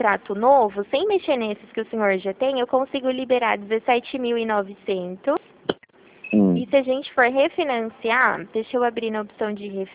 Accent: Rio Claro, São Paulo, Brazil; É que eu sou daqui de Rio Claro

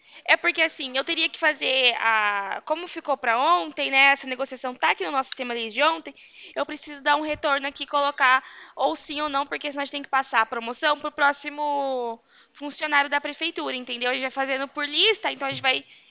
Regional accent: Rio Claro, São Paulo, Brazil; Eu sou de Rio Claro.

